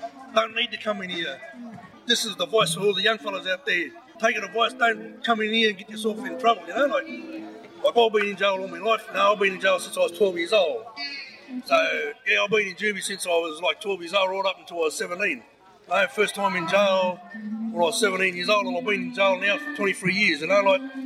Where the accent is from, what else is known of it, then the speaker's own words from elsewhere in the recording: Moree, New South Wales, Australia; I grew up in Moree with my grandmother. My mum and I gave me to my grandma when I was a baby.